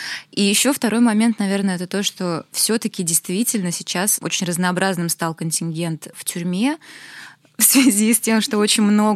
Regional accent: Naberezhnye Chelny, Tatarstan, Russia; Если я выросла в Набережных Челнах, где ничего не было...

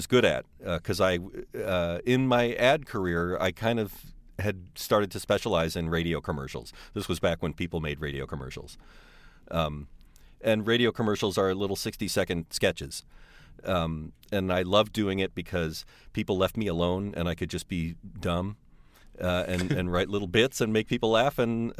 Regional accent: Michigan, United States; I grew up in the suburbs of Detroit. Went to school there, Michigan State University, started out in advertising.

